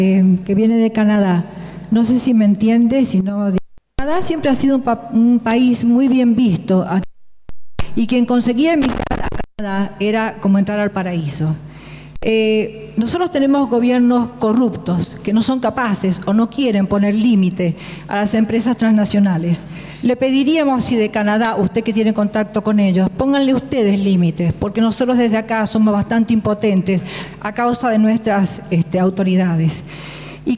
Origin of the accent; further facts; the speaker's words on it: Mendoza, Argentina; Quiero decirle, yo soy de Mendoza.